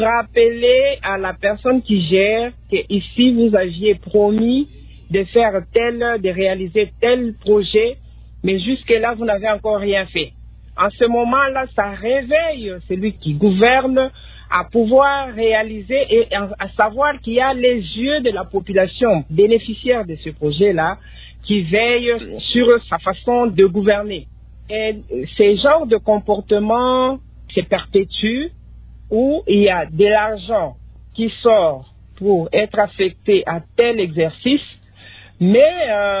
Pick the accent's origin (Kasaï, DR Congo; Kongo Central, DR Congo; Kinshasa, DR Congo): Kongo Central, DR Congo; on dit ici, chez nous, au Congo central